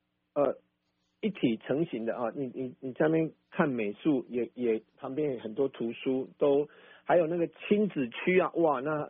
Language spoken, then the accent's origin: Chinese; Taichung, Taiwan; 我们台中人有温度的人情味哈